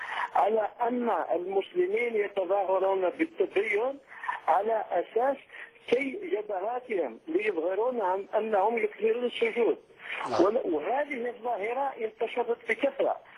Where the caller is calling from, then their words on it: Algeria; أنا أكلمك من الجزائر.